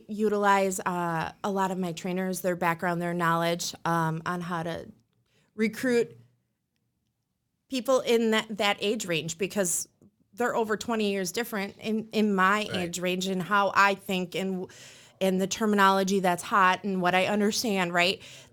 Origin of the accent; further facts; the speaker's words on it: Hilbert, Wisconsin, United States; Me? Yeah, I'm from Hilbert.